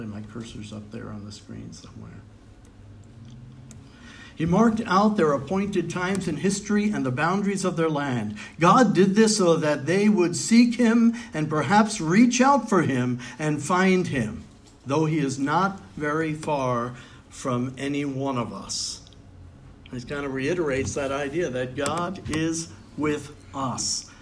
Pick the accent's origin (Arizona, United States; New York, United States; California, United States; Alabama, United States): New York, United States; well, I grew up in New York. My father's from the Dominican Republic.